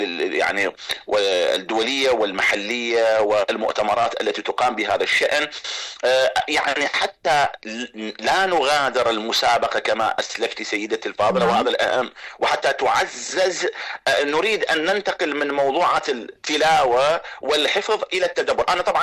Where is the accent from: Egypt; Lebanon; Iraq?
Iraq; أنا أتحدث يعني كعراقي